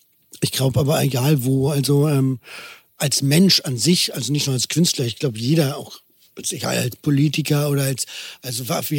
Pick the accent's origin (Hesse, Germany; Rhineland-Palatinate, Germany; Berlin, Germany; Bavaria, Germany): Berlin, Germany; bin Berliner, bin 36 Jahre alt, bin Schauspieler, bin hier aufgewachsen, wohne immer noch hier.